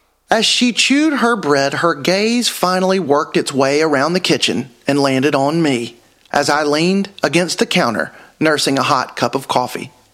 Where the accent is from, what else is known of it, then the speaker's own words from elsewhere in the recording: Alabama, United States; Hey, I'm from South Alabama, the evangelical parts. I'm not scared of y'all one bit.